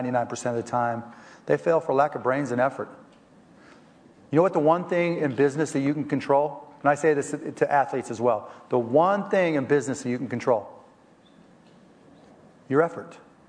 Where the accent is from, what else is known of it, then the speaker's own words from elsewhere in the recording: Pittsburgh, Pennsylvania, United States; when I was a kid growing up in Pittsburgh, I would listen to the Pittsburgh Pirates